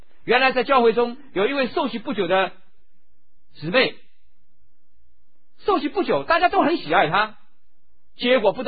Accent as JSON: {"language": "Chinese", "region": "Shanghai", "country": "China", "said": "我不知道我们上海人说毛脚女婿"}